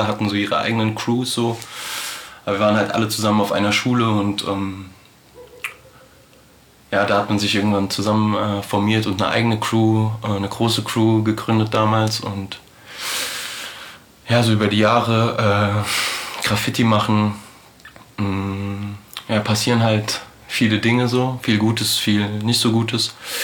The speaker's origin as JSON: {"language": "German", "town": "Frankfurt", "region": "Hesse", "country": "Germany", "tie": "born or raised there", "said": "wir sind halt alle in Frankfurt aufgewachsen"}